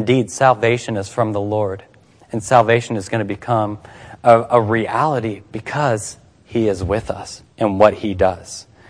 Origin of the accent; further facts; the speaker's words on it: Seattle, Washington, United States; now in Portland, United States; I'm from Seattle, now in Portland